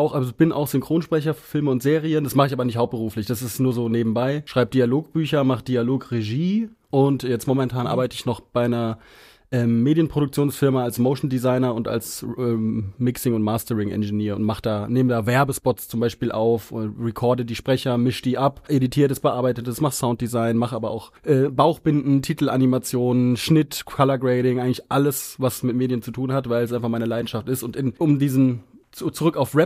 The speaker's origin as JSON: {"language": "German", "town": "Frankfurt am Main", "region": "Hesse", "country": "Germany", "tie": "born there", "said": "ich bin geboren in Frankfurt am Main, ich bin 28 Jahre alt"}